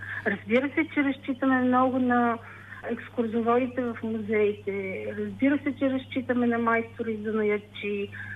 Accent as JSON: {"language": "Bulgarian", "town": "Koprivshtitsa", "region": "Sofia Province", "country": "Bulgaria", "said": "Създадахме нашето лятно приключение в Копривщица, защото сме от Копривщица, имаме идеята и разбирането, че всеки трябва да направи нещо за родното си място."}